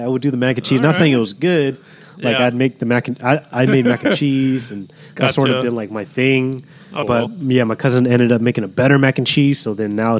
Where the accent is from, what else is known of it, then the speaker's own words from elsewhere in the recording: United States; And for me, growing up in America, I had to kind of really learn everything sort of on my own